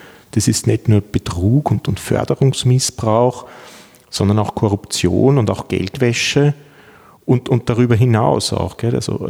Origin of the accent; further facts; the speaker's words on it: Vienna, Austria; Also ich bin Wiener, ich komme aus Wien, bin dort zur Schule gegangen, Bundesheer, dann habe ich in Wien an der Universität Wien Jus studiert